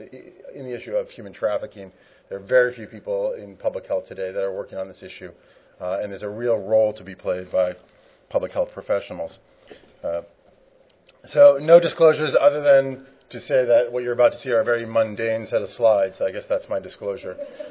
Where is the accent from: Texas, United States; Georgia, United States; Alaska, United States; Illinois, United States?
Georgia, United States; Atlanta; a problem here in San Francisco, in my hometown of Atlanta, Georgia